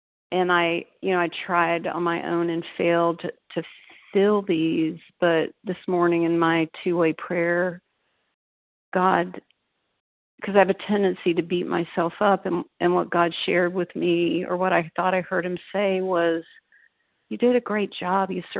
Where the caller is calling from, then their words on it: Raleigh, North Carolina, United States; I live near Raleigh, North Carolina.